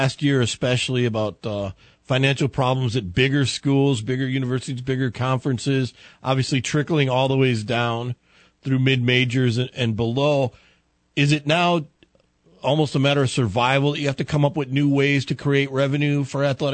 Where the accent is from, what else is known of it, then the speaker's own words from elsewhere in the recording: Lake Charles, Louisiana, United States; and I come from Lake Charles, so I deal a lot with McNeese